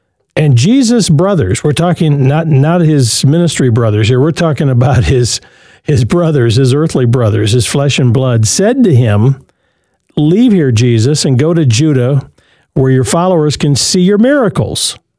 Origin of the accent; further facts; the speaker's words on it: Michigan, United States; moved away; I grew up in, I'm in Pima County in Arizona. I grew up in Jackson County in Michigan.